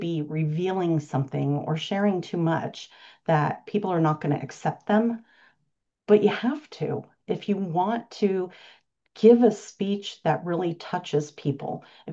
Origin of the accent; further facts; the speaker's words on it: Florida, United States; I grew up in Florida, and the ditches there, which are more water receptacles that move like a river.